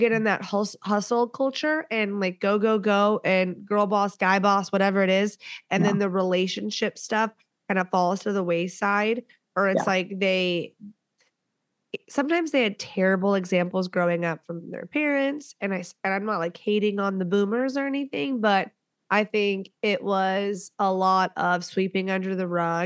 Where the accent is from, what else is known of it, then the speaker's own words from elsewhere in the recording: Texas, United States; Okay, so a lot of my family's in Louisiana. I'm from Texas and we were non-denominational, but like mega church, like speaking in tongues, like all that stuff.